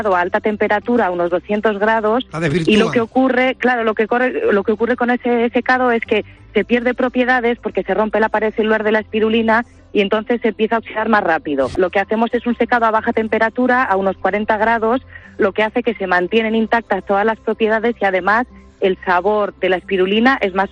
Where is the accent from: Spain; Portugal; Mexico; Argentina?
Spain; Navarre; also born or lived in Gipuzkoa; nosotros somos de Navarra y de Guipúzcoa